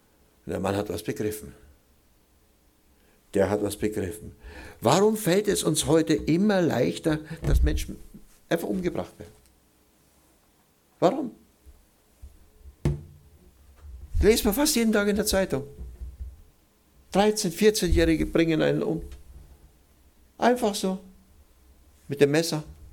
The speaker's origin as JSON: {"language": "German", "town": "Oberammergau", "region": "Bavaria", "country": "Germany", "tie": "born there", "said": "Also in meiner Heimat, ich komme gebürtig aus Oberammergau, und ich wohne im Schwarzwald, im Nordschwarzwald"}